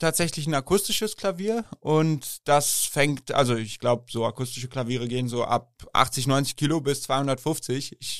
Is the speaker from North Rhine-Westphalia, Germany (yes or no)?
yes; Cologne, North Rhine-Westphalia, Germany; ich bin in der Kölner Südstadt aufgewachsen